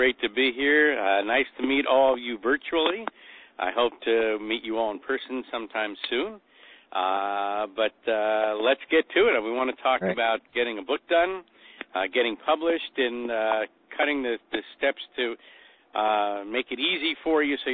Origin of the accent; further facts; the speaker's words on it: New York, United States; And forgive me, I'm from New York, so I actually, as you can tell, talk, you know, kind of quickly